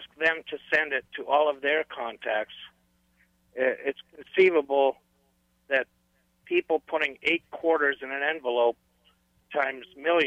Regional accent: Ontario, Canada; but I'm from Ontario, Canada.

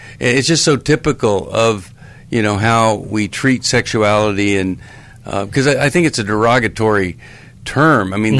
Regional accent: Texas, United States; And I grew up in Texas, and we played football against Killeen

